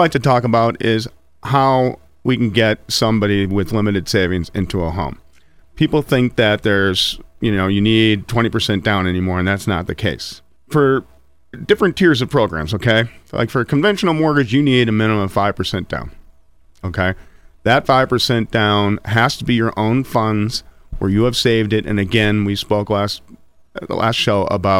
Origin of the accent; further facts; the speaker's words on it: Dunmore, Pennsylvania, United States; I was born and raised in Dunmore.